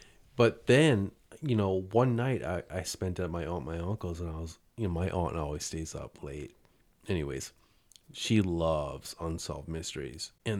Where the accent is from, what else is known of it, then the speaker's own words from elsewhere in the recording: Mayville, Wisconsin, United States; Well, I grew up I grew up in Mayville, Wisconsin, right next to Iron Ridge.